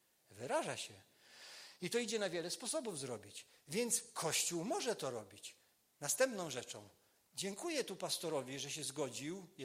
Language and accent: Polish; Pomeranian Voivodeship, Poland; Ja wychowywałem się na Kaszubach. W pobożnej katolickiej rodzinie.